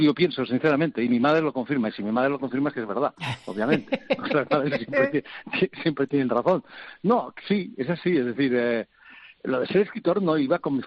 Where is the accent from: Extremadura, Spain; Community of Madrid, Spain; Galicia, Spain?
Extremadura, Spain; Ibahernando; also born or lived in Girona; nos íbamos desde Gerona a mi pueblo, a Extremadura, a Iba Hernando, al lado de Trujillo, donde vivía, donde nací, donde es toda mi familia